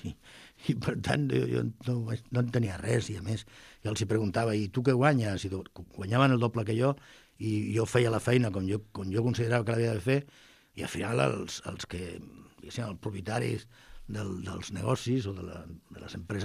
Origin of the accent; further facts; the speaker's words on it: Arbuniel, Andalusia, Spain; born there; que en realitat Cimbra és Arboniel, el poble on jo vaig néixer